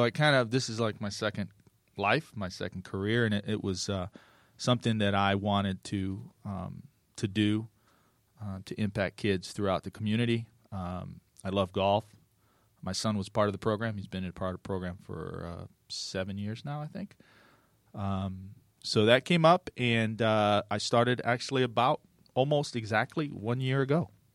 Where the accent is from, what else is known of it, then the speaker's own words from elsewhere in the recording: Gary, Indiana, United States; now in Atlanta, United States; I've been in Atlanta since 92. I'm originally from Gary, Indiana